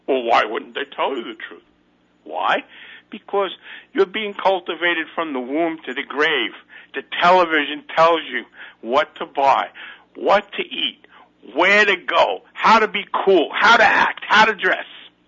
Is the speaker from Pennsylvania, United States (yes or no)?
no; Brooklyn, New York, United States; If I'm wrong, I'm just some jerk from Brooklyn. … from Brooklyn.